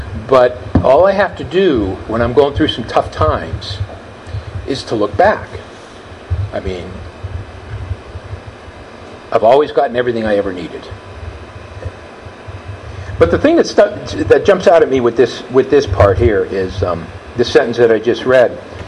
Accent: New York City, New York, United States; When I was a kid, I grew up on the Lower East Side, right across the street from St. Stan's School and Church.

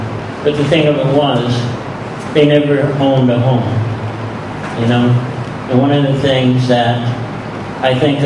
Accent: Pennsylvania, United States; born there; I was born in the Northumberland County region of Pennsylvania, which is the anthracite coal region. My relatives were coal miners, you know.

